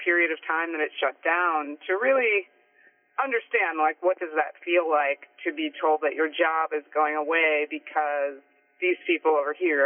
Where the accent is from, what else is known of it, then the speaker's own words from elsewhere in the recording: Michigan, United States; And I'm from Michigan, so I kept hearing back, he's going to save our factory, he's going to bring our factory back.